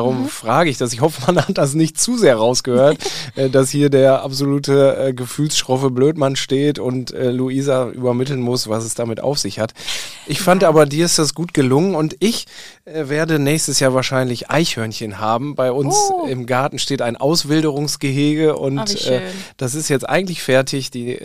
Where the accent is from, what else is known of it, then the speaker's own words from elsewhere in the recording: Rheine, North Rhine-Westphalia, Germany; in meiner Heimatstadt Rheine zum Beispiel schon seit 100 Jahren gefühlt dazugehört